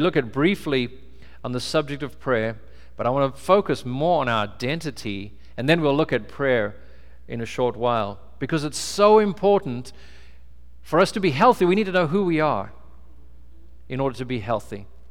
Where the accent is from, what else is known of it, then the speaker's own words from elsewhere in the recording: South Africa; born there; But I'm an American citizen, but I was born in South Africa. So I have a South African citizenship, but I'm an African-American of European descent, but an African-American of European descent that speaks an English language.